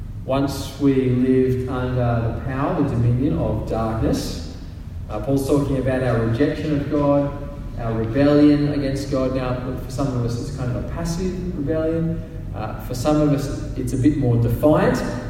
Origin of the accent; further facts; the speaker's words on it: Albury, New South Wales, Australia; also born or lived in Sydney; I grew up in Albury. Albury is a lot like Bathurst. It's a regional city. I moved to Sydney, though, for a few years, and it was a bit of an adjustment for me.